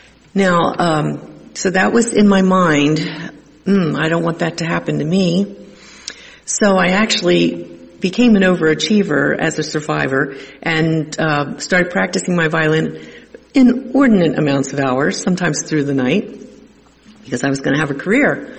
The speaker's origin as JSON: {"language": "English", "town": "Wilmington", "region": "Delaware", "country": "United States", "tie": "born or raised there", "said": "I was born in in Wilmington, Delaware, to a family that lived in a little row home in Wilmington. We were part of a Catholic parish."}